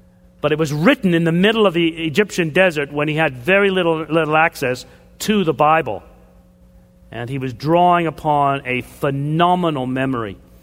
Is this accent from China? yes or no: no; Canada; I am a Canadian.